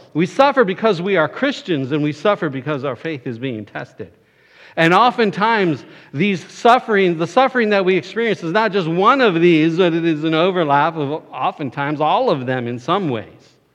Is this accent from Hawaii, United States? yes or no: no; Florida, United States; I'm from South Florida. I loved the beach.